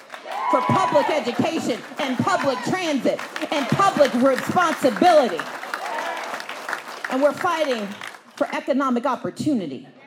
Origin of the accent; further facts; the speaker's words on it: Mississippi, United States; also born or lived in Wisconsin / Georgia / Texas / Connecticut; You see, I grew up in Mississippi. I came of age in Georgia. I was born in Wisconsin, went to school in Texas, went to school in Connecticut.